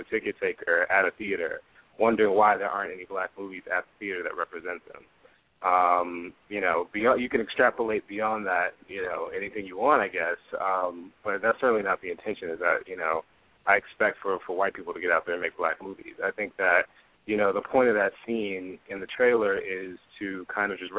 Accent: Houston, Texas, United States; I grew up in Houston, you know, big city

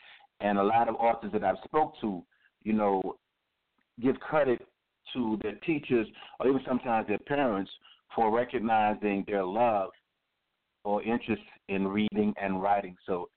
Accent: New York, United States; I'm from New York myself, so we're going to give a big shout-out to BK

